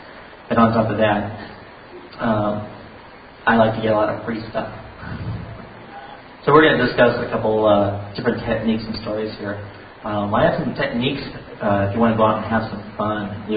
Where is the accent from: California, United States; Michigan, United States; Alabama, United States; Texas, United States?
California, United States; I'm actually from California. My first trip out here to New York.